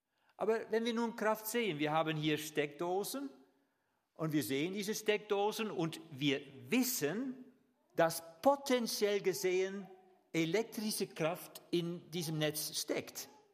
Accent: Netherlands; also ich bin Holländer, die legen ja Wert auf einen grünen Rasen

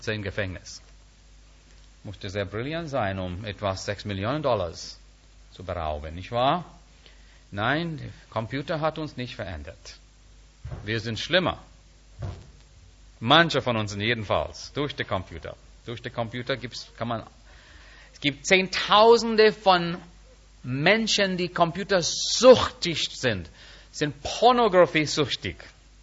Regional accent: India; German is a second language; Liebe Freunde, als Inder

